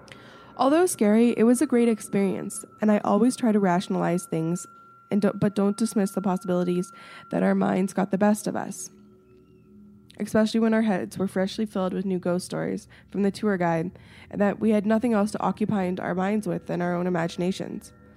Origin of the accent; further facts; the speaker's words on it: Canada; And I'm so Canadian, it's not even funny.